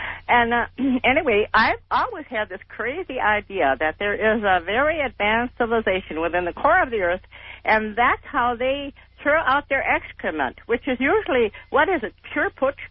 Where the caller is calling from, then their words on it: St. Paul, Minnesota, United States; I'm calling from St. Paul, Minnesota.